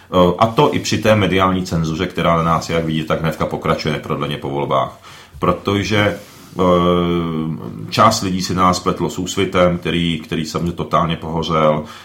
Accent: Zlín Region, Czechia; jsme ze Zlínského kraje z Moravy a prostě pocházím z věřící moravské rodiny.

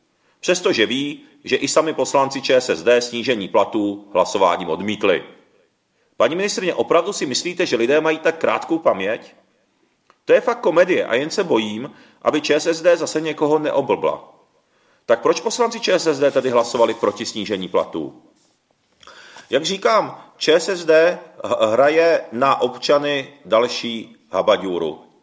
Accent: Moravia, Czechia; i já jsem hrdý Moravák. Jak říkají rádi lidi na Moravě, říkají, že jsem prý jediný šikmoký Moravák na světě.

